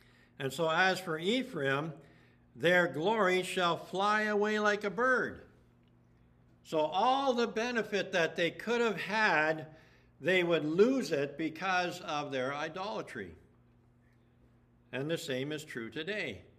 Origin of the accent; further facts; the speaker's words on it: Canada; I'm a Canadian, and I want to defend Canada.